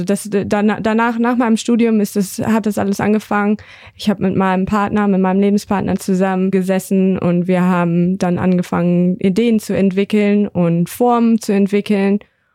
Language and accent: German; North Rhine-Westphalia, Germany; moved away as an adult; now in Australia; ich komme aus Norddeutschland, genauer gesagt aus der Nähe von Minden. Nach dem Schulabschluss bin ich direkt nach Australien als Backpacker erst